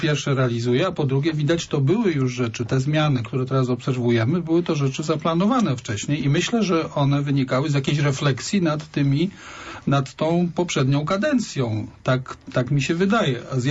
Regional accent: Poznań, Greater Poland Voivodeship, Poland; Jako Poznaniak

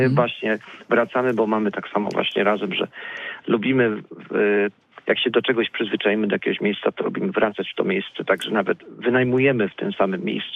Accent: Poznań, Greater Poland Voivodeship, Poland; bo rodowity poznaniak to nie znaczy, że tutaj w każdej dzielnicy byłem, w każdym zakątku, tak?

